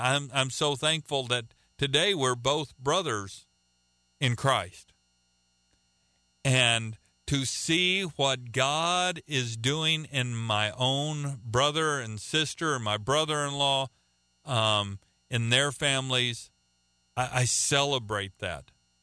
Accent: Oklahoma, United States; now in Philippines; Well, let me tell you, folks, I'm not from the Philippines. I'm from Oklahoma. And whenever I find other people from Oklahoma, I celebrate because we're both a long way from home.

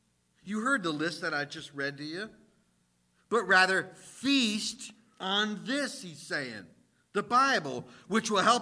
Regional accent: New Jersey, United States; Reminds me of something from growing up in Jersey.

